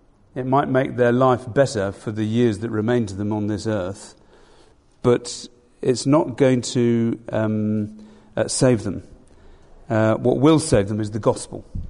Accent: Wimbledon, London, United Kingdom; I was brought up in Wimbledon originally, and although I was converted in Tooting

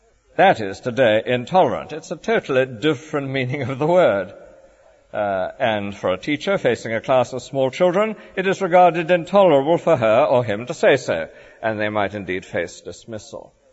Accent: United Kingdom; it's part of our pride as British people

